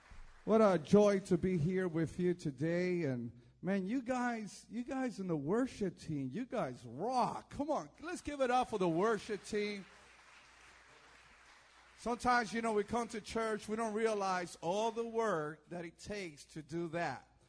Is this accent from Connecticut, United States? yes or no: no; Sylmar, California, United States; also born or lived in New York; See, I'm from New York. In New York, when we preach, we like people to talk back. Is that okay, church? Now, I was raised in Sylmar, went to Sylmar High, praise God.